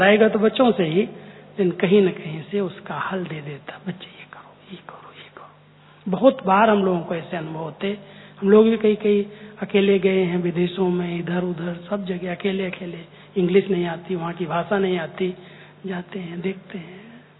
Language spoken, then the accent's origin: Hindi; Uttar Pradesh, India; तो मैंने कहा कि भैया ऐसा है कि हम तो यूपी से आए हैं और राम के भगत हैं